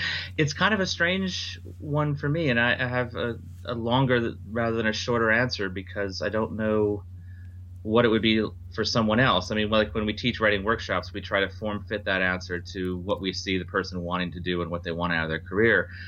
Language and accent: English; Fiji; Well, I grew up in the Fiji Islands because my parents were in the Peace Corps.